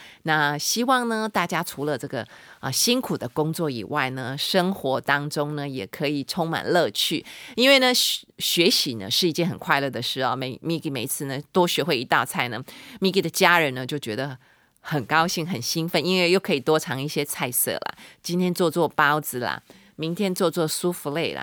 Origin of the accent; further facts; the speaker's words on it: Taiwan; 或者是我一个台湾人，真的看不到讲中文的人哦